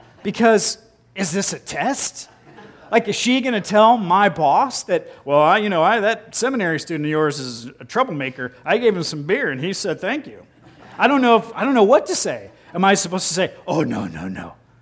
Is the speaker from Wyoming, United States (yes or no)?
no; Ohio, United States; You know, I came from Ohio, there's no such thing as double names.